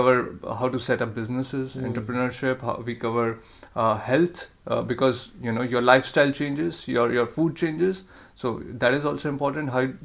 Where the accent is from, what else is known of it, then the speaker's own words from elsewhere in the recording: Indore, Madhya Pradesh, India; And that happened in my hometown in Indore.